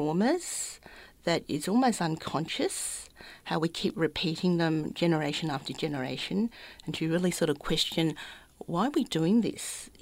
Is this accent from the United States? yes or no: no; Hong Kong; I grew up in Hong Kong